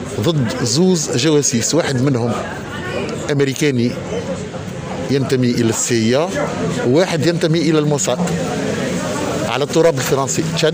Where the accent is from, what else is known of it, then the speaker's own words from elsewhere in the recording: Tunisia; احنا كشعب تونسي خذينا قرار في اغلبنا